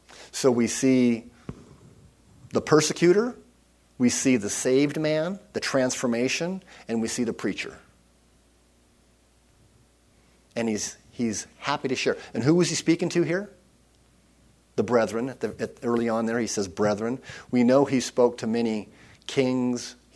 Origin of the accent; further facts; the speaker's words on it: United States; I'm an American. And the other countries have other beliefs. But I was born here, and of course I'm a Christian.